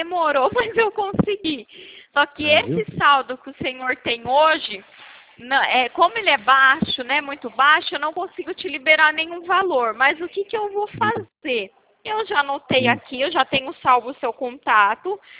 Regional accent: Sorocaba, São Paulo, Brazil; now in Itu, Brazil; Então, na verdade, sou de Sorocaba, né? Mas eu tô morando em Itu agora.

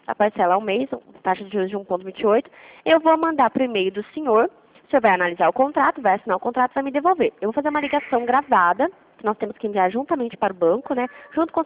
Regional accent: Dourados, Mato Grosso do Sul, Brazil; eu sou da cidade de Dourados

